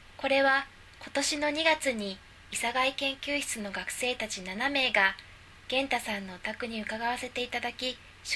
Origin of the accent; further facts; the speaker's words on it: Kanto, Japan; also born or lived in Yame; now in Fujisawa, Japan; 私は福岡県八女市で生まれ関東で育ち、現在は神奈川県藤沢市にある慶応義塾大学湘南藤沢キャンパスで非常勤講師をしています。